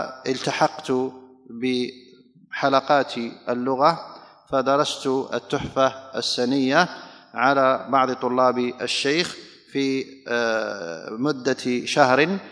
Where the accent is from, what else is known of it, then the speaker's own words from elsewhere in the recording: Algeria; وفي سنة 2001 تقريبا رجعت إلى الجزائر، ولازلت في مدينتي